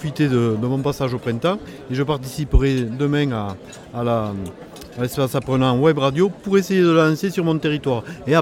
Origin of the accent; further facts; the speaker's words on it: Occitanie, France; je viens de l'Aveyron et du Lot, ça s'entend peut-être un peu.